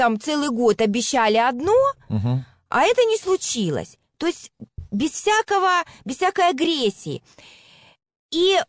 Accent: Kyiv, Ukraine; born there; я родилась в Киеве, я люблю этот город, я, если можно так сказать, чистокровная хохлушка

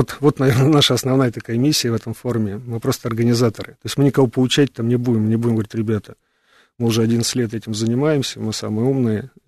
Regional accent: Moscow, Russia; Я в детстве просто сам москвич, вот в 70-е годы очень любил погулять по центру

